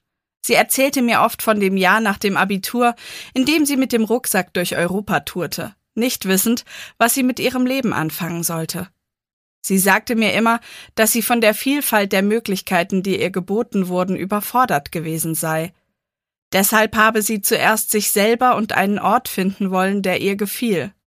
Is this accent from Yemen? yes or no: no; Nice, Provence-Alpes-Côte d'Azur, France; also born or lived in Munich; Geboren wurde ich in München, wuchs jedoch in Nizza auf, an der Côte d'Azur, einem Fleckchen Erde, das einfach nur als wunderschön zu bezeichnen ist. Meine Mutter ist Deutsche